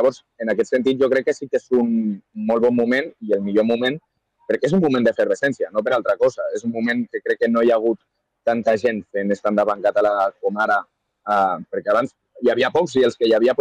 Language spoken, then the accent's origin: Catalan; Tarragona, Catalonia, Spain; és molt guai per la gent que som de Tarragona, que sabem el que és sentir-se una mica menyspreat des de Barna